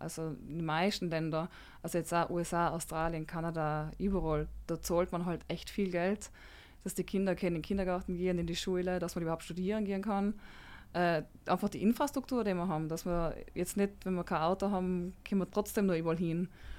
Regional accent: Trentino-Alto Adige, Italy; Und ich habe wirklich gute Freunde da in Südtirol

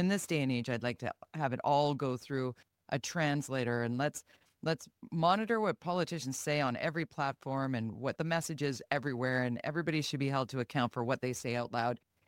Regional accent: Canada; what concerns me as a Canadian is he says publicly here that he's not on the same page as Mark Carney

